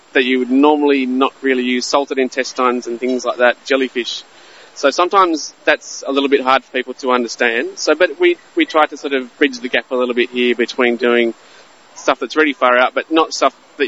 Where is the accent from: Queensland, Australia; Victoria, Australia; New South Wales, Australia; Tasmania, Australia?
New South Wales, Australia; I'm from Australia originally, from Sydney and from the north coast of New South Wales. Grew up on a farm